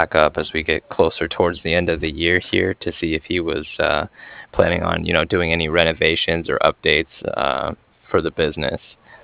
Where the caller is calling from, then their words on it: Cardiff, Wales, United Kingdom; And I'm calling from Cardiff. That's Cardiff. Like Frank.